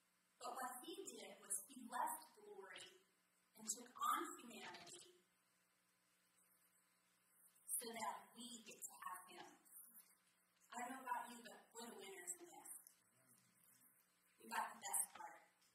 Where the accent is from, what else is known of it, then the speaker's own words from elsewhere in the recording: United States; And I don't know about you, growing up in America, you know, kings, kingdoms, the most I've seen it is on Hallmark shows.